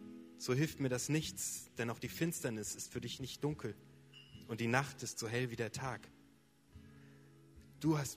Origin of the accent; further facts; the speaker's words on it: Mönchengladbach, North Rhine-Westphalia, Germany; Hi, cool euch zu sehen. Ich komme aus Mönchengladbach